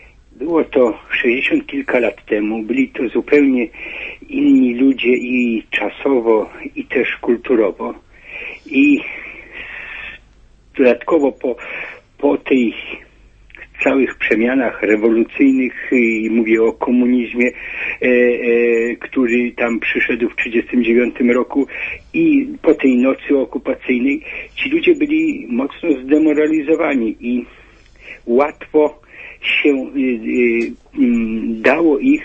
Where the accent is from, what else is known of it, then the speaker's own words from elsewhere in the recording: Jarosław, Subcarpathian Voivodeship, Poland; Ja pochodzę z Jarosławia